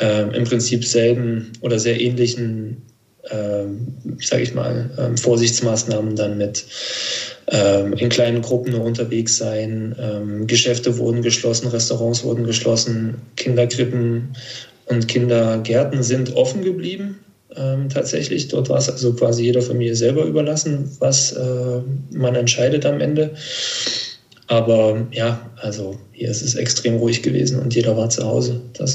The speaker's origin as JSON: {"language": "German", "region": "Thuringia", "country": "Germany", "lives_now": "Switzerland", "said": "ich bin eben Thüringer natürlich."}